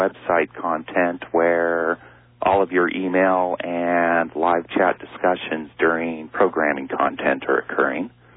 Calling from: Los Angeles, California, United States; I'm calling from Los Angeles.

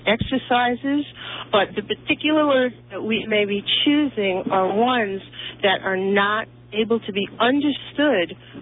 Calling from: New York, United States; I'm calling from Suffolk County, Long Island.

